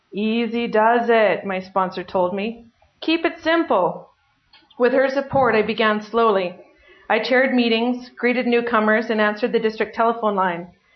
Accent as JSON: {"language": "English", "town": "Crowsnest Pass", "region": "Alberta", "country": "Canada", "tie": "born there", "said": "Okay, so I was born in the Crow's Nest Pass."}